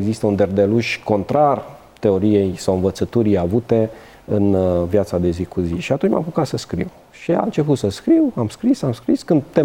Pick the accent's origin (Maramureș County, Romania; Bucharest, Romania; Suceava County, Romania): Maramureș County, Romania; Sighetu Marmației; also born or lived in Reșița; Așa m-am trezit din nou în Maramureș, dar nu acasă la Remeți, de unde sunt părinții mei. Și s-au mutat la Fietul Marmației, un orășel, unde am și studiat până la liceu